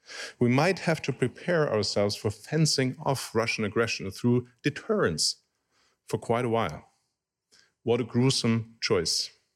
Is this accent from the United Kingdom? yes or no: no; Osnabrück, Lower Saxony, Germany; now in Eugene, United States; My hometown, Osnabrück, roughly the size of Eugene, harbors several thousand newly arrived Ukrainians, like most cities this size back home.